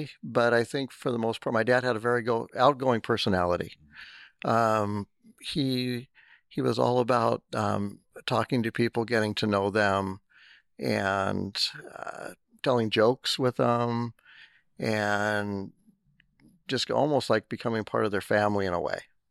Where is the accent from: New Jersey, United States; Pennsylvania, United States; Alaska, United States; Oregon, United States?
Oregon, United States; Astoria; I actually grew up here in Astoria, born and raised here in Astoria. I was born in 1965